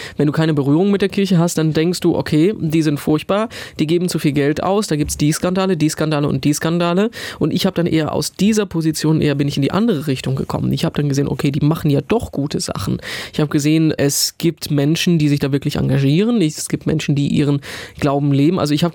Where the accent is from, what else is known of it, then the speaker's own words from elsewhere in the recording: Eisenach, Thuringia, Germany; Natürlich, ich komme aus Eisenach, Lutherstadt, die Stadt, in der die Bibel übersetzt wurde.